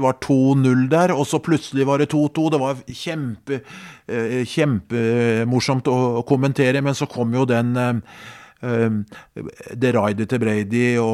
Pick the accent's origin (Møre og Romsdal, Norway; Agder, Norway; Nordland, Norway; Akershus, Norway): Akershus, Norway; Skedsmo; Det var stort hjemme i Skedsmo for å få inn kampene på radio tidlig på 60-tallet.